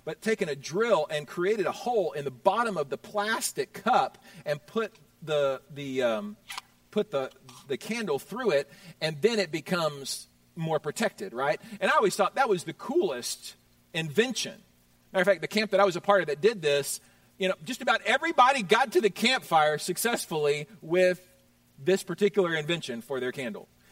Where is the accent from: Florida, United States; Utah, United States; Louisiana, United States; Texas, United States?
Texas, United States; Houston; I grew up in Houston, Texas.